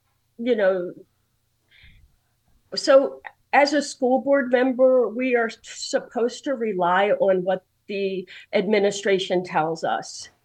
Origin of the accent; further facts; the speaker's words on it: Baltimore, Maryland, United States; I grew up in West Baltimore where the riots were, and it was predominantly black.